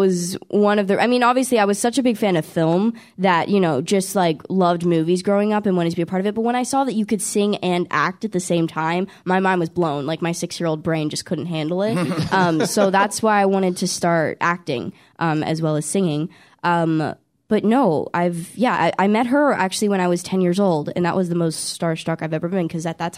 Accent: Allentown, Pennsylvania, United States; I grew up in Pennsylvania.

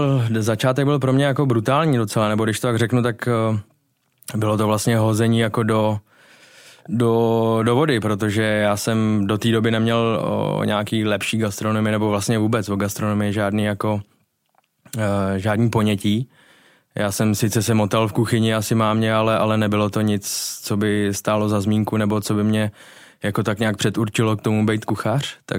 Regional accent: Hradištko, Central Bohemian Region, Czechia; Já vlastně pocházím 30 kilometrů za Prahou, směr na Slapy, kde vlastně jsem strávil veškeré své dětství. Vesnička se jmenuje Hradištko, teďkon je to vlastně jako, je to malinká vesnička, která, kde jsem vyrůstal, kde jsem prožil veškeré své dětství

